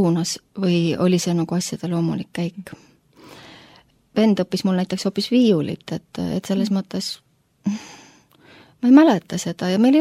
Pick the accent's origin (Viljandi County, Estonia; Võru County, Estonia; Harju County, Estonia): Harju County, Estonia; Tallinn; also born or lived in Tapa; Jah, ma olen küll Tallinnast pärit, aga ma ei ole sündinud Tallinnas. Ma olen sündinud hoopis Tapa sünnitusmajas, aga mu emapoolsed sugulased, emapoolne tüvi läheb Kadrinasse.